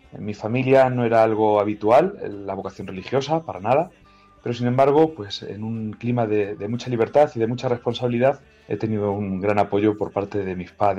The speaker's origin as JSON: {"language": "Spanish", "town": "Bolaños de Calatrava", "region": "Castilla-La Mancha", "country": "Spain", "tie": "born or raised there", "said": "soy natural de Bolaños de Calatrava"}